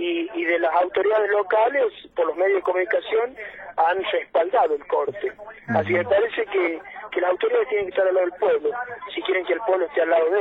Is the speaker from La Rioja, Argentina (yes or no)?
yes; La Rioja, Argentina; entienda que también somos ciudadanos riojanos los que vivimos en esta parte de la provincia